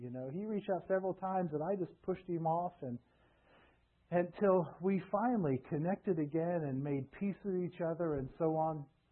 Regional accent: the South, United States; now in New York, United States; I know the culture here, and it's not pro-gun, but we grew up in the South. And we had lots of guns.

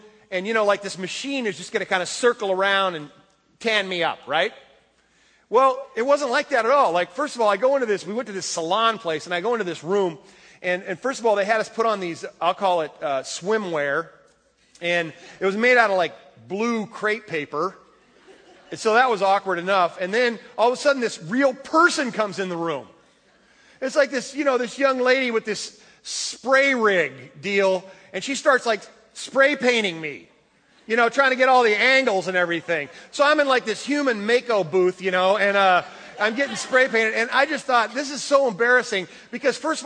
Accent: Seattle, Washington, United States; hi, we're from Seattle.

